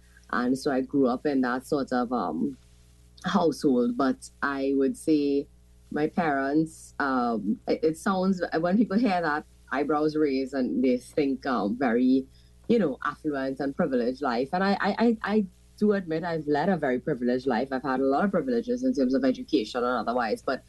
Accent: San Fernando, Trinidad & Tobago; I describe myself to people as a real South girl. I was born in San Fernando. I've lived all my life, except for brief periods when I attended university and so on. I've lived all my life in San Fernando.

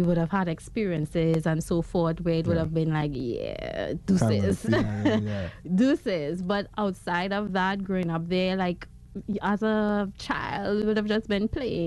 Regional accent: Laventille, Trinidad & Tobago; I grew up in Lavantil.

